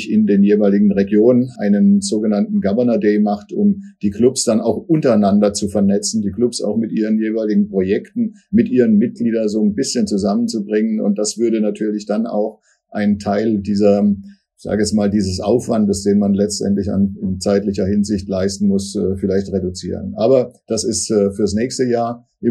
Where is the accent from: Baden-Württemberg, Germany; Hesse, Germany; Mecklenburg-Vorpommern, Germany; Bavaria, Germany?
Baden-Württemberg, Germany; Karlsruhe; also born or lived in Austria; verbracht und sind dann nach dieser Zeit nach Karlsruhe weitergezogen. Ich wurde in Österreich geboren, bin da nicht sehr lange geblieben, eigentlich nur 1,5 Jahre.